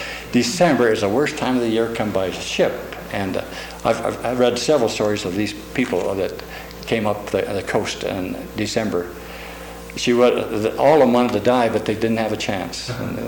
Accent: Sprague, Washington, United States; I was raised in Eastern Washington, Sprague.

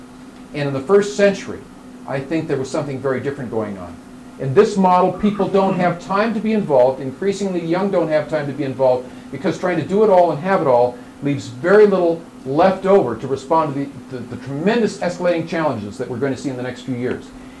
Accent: San Francisco, California, United States; San Francisco. I'm from San Francisco.

